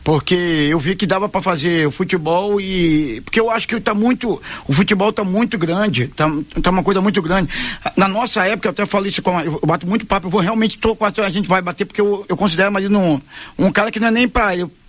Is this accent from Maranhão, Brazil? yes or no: yes; Maranhão, Brazil; moved away as an adult; Eu rodei, eu saí do Maranhão.